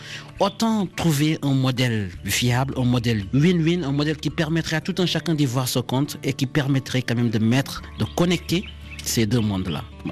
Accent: Senegal; also born or lived in Thiès; J'ai grandi au Sénégal, j'ai fait mes études à Thiès. Mes vacances, je les passais souvent aussi en zone rurale, au Fouta, où j'ai pas mal de parents qui évoluent dans le domaine de l'agriculture

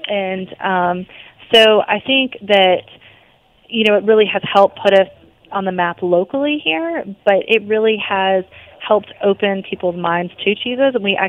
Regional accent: Georgia, United States; we are in the South. We're from Georgia.

